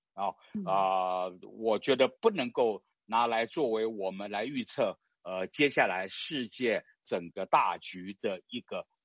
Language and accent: Chinese; Taiwan; 那么所以呢，作为台湾人呢，我觉得台湾人要先问自己可不可靠